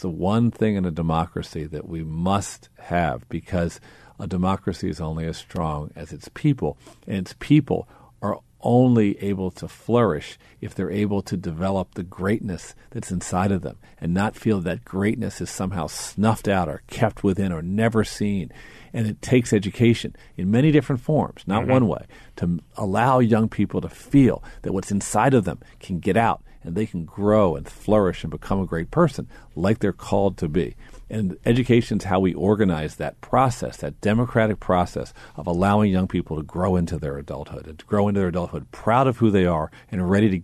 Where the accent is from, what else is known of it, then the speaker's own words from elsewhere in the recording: Baltimore, Maryland, United States; Well, I was so fortunate. I grew up in Baltimore City, and was born in 1961.